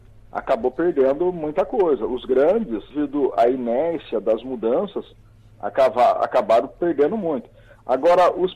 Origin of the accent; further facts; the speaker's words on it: Taubaté, São Paulo, Brazil; eu tenho alguns conhecidos aqui em Taubaté, sou de Taubaté, né?